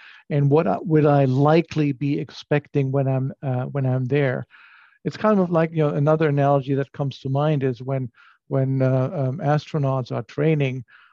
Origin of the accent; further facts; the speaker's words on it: Germany; You know, I grew up in Germany. And when I grew up, there was Catholics, there was Protestants, and there was nothing else almost.